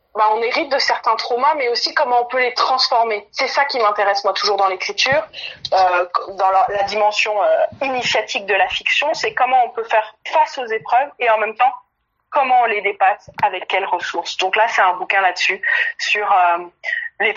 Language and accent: French; France; Nous, quand on vient de France